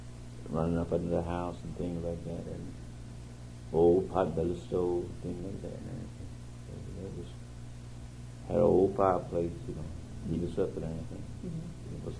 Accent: Marietta, Georgia, United States; I was born in Marietta, Georgia, February 22nd, 1935.

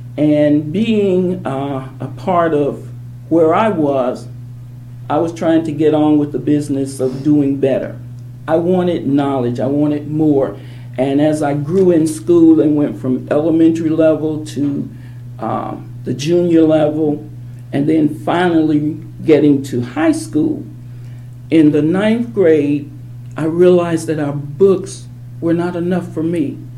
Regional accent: Marietta, Georgia, United States; I grew up in Marietta, Georgia, a suburb of the great metropolitan Atlanta.

